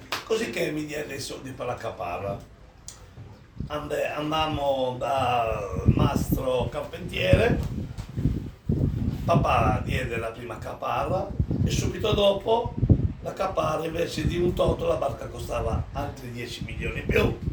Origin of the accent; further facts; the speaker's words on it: Sant'Antioco, Sardinia, Italy; io in continente non ci vado, preferisco vivere nella mia terra, nella mia amata Sant'Antioco.